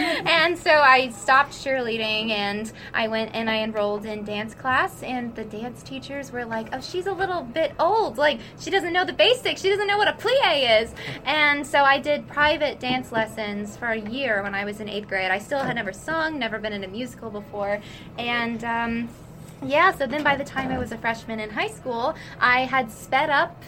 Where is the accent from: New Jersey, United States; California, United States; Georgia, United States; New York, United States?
Georgia, United States; Athens; I'm from Athens, Georgia, originally. So I grew up near the University of Georgia